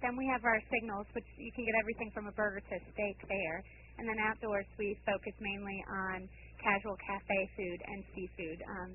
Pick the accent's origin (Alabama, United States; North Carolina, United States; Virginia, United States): Virginia, United States; Hampton; I was raised here in Hampton, right down the street from the hotel, actually, and I still live in Hampton.